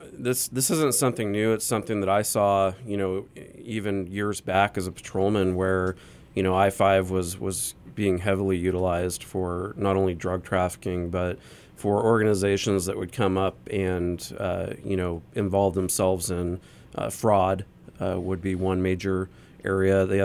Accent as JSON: {"language": "English", "town": "Shasta Lake", "region": "California", "country": "United States", "tie": "born or raised there", "said": "I grew up in Shasta Lake City in northern Redding in Shasta County."}